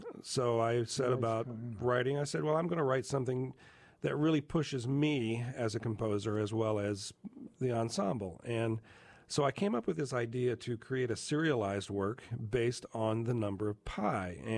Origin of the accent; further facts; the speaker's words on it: Knoxville, Tennessee, United States; Summer Contemporary Music Festival in Knoxville, Tennessee, my hometown.